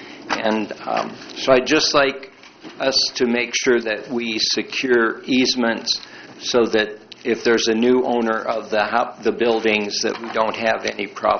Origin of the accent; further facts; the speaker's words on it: Great Falls, United States; I represent myself. I'm from Great Falls.